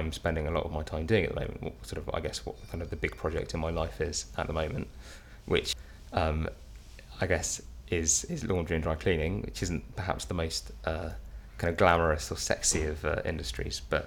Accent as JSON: {"language": "English", "region": "London", "country": "United Kingdom", "said": "I'm 26 and I'm from South London."}